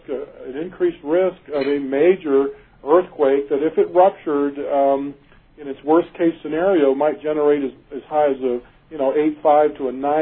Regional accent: Pacific City, Washington, United States; also born or lived in Seattle; I grew up at the base of Mount Rainier. I was born in Seattle. I went to school up through high school years at the base of Mount Rainier, a little town called Pacific City, Washington.

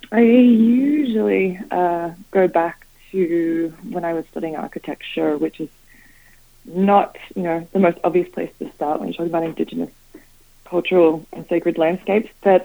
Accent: Brisbane, Queensland, Australia; Yeah, I'm from Brisbane, Queensland.

